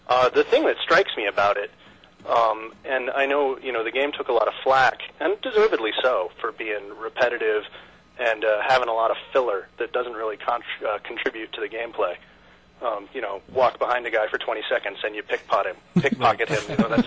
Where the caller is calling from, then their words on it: Pennsylvania, United States; Pennsylvania.